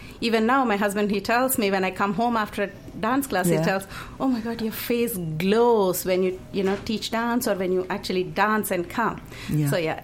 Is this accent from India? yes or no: yes; India; I was raised in India.